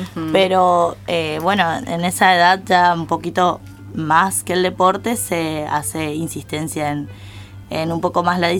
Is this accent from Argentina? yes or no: yes; Garupá, Misiones, Argentina; somos de Garupá, tenemos un instituto de gimnasia aeróbica